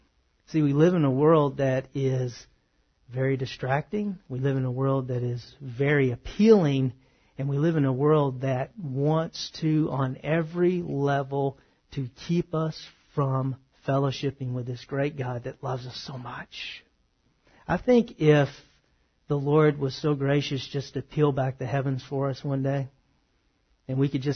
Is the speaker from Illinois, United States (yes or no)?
no; Texas, United States; I don't really call it soda pop. I'm from Texas. I call it Coke.